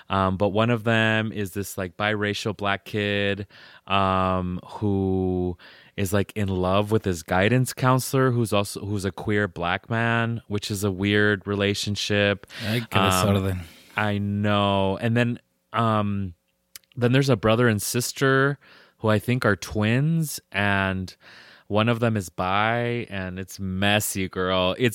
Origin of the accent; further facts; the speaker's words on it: United States; accent: pocho; I don't speak Spanish like a Mexican or a Guatemalan. My pocho accent is so fucked.